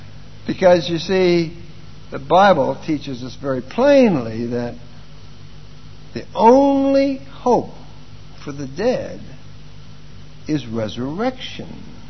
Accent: United States; In fact, I come from America

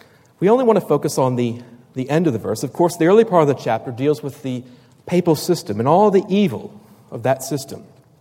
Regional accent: Virginia, United States; there'd be only 25 Christadelphians in my home state of Virginia.

